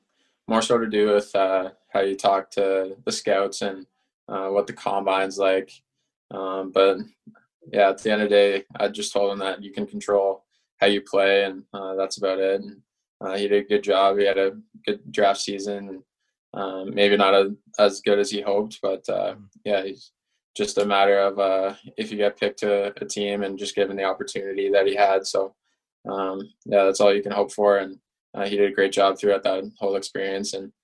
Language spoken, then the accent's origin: English; London, Ontario, Canada; I got to play in my hometown 3 times a year in the Midwest Division, so it was always a good time getting back to London and playing at the Bud there.